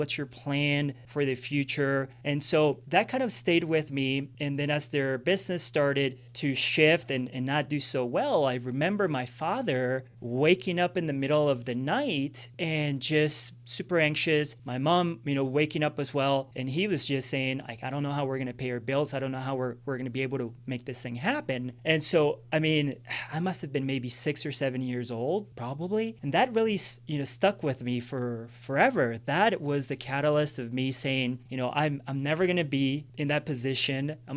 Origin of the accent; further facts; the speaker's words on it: Villavicencio, Meta, Colombia; English is a second language; I grew up in Colombia when I was 80, grew up in Villavicencio, Los Llanos Orientales, which that's really where a lot of the drug cartels and a lot of the stuff was happening. It's kind of the gateway through the jungle.